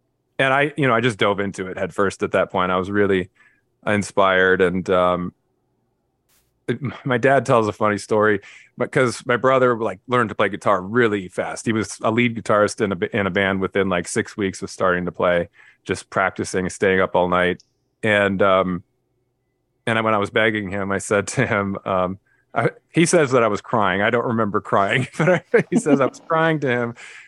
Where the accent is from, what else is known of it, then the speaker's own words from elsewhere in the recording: Los Angeles, California, United States; I grew up in LA, Los Angeles, California, pretty much right in the middle of the city in a little neighborhood called Carthay Circle. But I've lived all over the city, and I've lived in LA my whole life